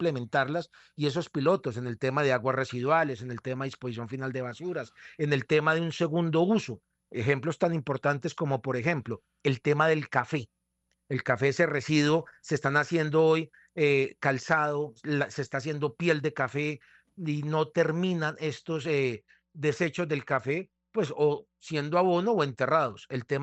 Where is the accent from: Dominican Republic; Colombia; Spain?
Colombia; Tolima; Y yo siempre pongo como un buen modelo, como buen tolimense, el mejor modelo de economía circular del mundo se llama el tamal tolimense